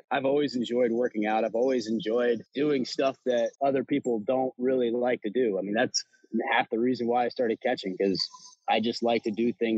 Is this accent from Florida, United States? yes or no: no; Richmond, Virginia, United States; Yeah, it kind of started as I grew up here in Richmond, and I played with the Glen Allen Youth Athletic Association